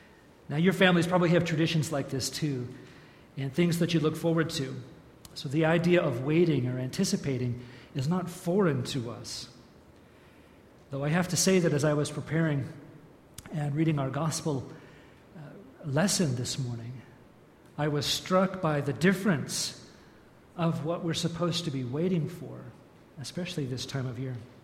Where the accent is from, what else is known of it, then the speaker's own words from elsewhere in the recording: Idaho, United States; It was new to me, and I grew up in Idaho. I know mashed potatoes